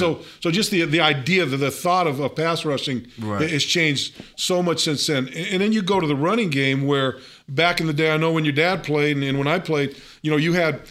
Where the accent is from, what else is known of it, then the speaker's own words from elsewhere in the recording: Milpitas, California, United States; I grew up in Milpitas. I played at Milpitas High School